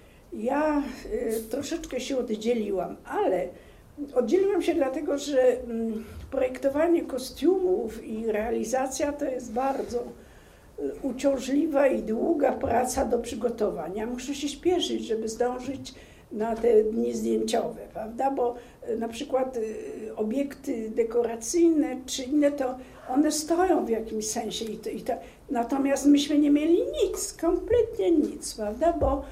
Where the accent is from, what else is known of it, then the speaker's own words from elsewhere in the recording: Katowice, Silesian Voivodeship, Poland; bo ja jestem z Katowic